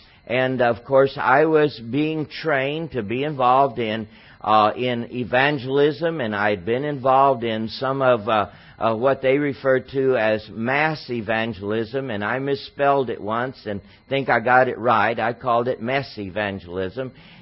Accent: San Antonio, Texas, United States; I grew up in San Antonio, Texas, and after high school went away to college in Missouri and then in Fort Worth.

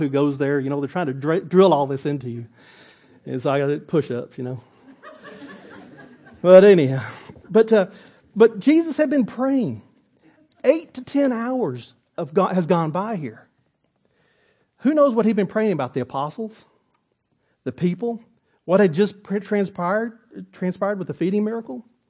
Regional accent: Texas, United States; I'm from Texas. I've never seen more this much snow in my life.

